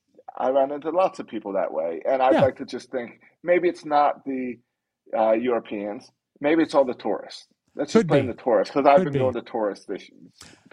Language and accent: English; United States; Now, two towns in, this beret still doesn't make me look French. Everyone knows I'm an American.